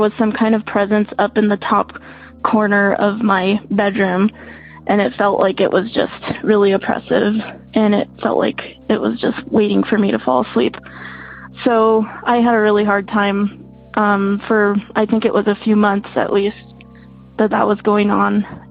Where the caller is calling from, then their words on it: Santa Fe, New Mexico, United States; I'm calling from Santa Fe, New Mexico.